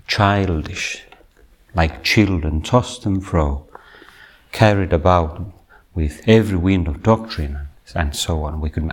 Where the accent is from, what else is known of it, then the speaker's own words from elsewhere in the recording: Finland; I come from Finland, where we have national conscription to most men